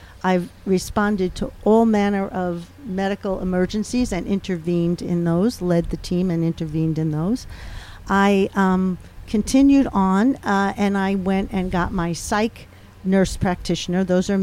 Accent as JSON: {"language": "English", "town": "Brooklyn", "region": "New York", "country": "United States", "tie": "born there", "said": "I was born in Brooklyn, New York."}